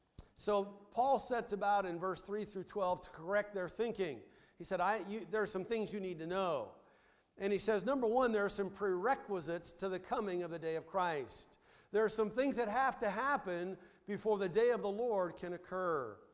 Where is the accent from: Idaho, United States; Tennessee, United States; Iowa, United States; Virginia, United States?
Idaho, United States; Twin Falls; I was raised in Twin Falls, Idaho. Anybody ever been to Twin Falls, Idaho?